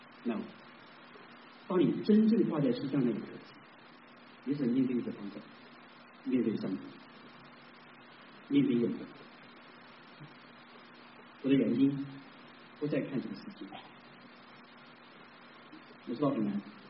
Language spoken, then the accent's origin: Chinese; China; 我们中国人没有永恒的盼望